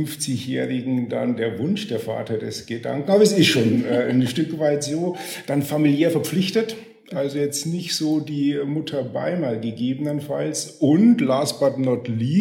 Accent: Bavaria, Germany; ich bin Mann, ich bin Niederbayer, 52

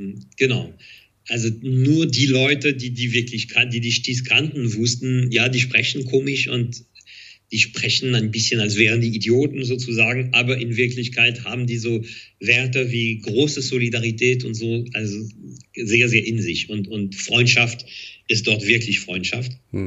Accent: Paris, Île-de-France, France; German is a second language; ich bin in Paris aufgewachsen, war aber oft in der Provence, in einem Bauernhof

